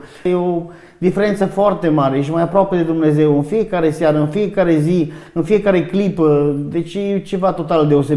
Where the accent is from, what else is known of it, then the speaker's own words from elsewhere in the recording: Dârlos, Sibiu County, Romania; Așa pe scurt despre copilăria mea, unde am crescut în Dârlos, în comuna Dârlos.